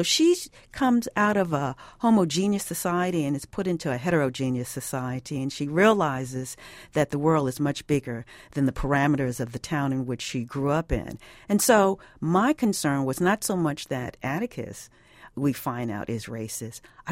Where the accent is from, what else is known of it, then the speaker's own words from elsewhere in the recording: Brooklyn, New York, United States; I mean, I'm a girl from Brooklyn and have never resided in the South